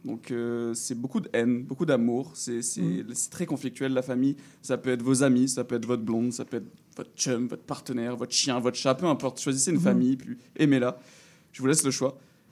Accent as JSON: {"language": "French", "country": "Réunion", "tie": "born or raised there", "said": "je suis français, comme on l'entend. Mais je suis né à La Réunion, j'ai grandi à La Réunion, j'ai toujours vécu à La Réunion. Donc ma famille, ma mère, mon père et ma sœur sont à La Réunion."}